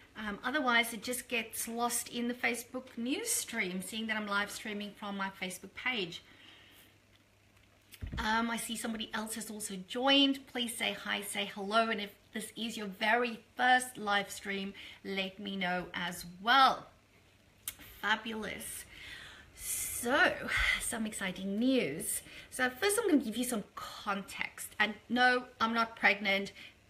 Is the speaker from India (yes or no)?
no; Brisbane, Queensland, Australia; I'm here in Brisbane, my hometown here in Australia, of course.